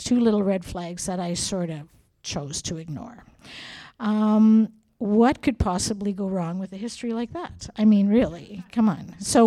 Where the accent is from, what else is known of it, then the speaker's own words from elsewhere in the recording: Swift Current, Saskatchewan, Canada; I was raised in Swift Current, Saskatchewan, and I am the eldest of four children and the only girl.